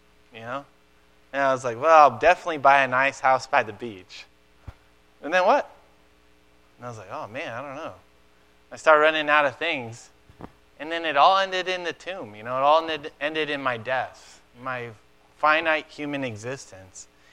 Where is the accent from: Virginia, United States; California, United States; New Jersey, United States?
California, United States; San Diego; I'm from San Diego. I wore shorts.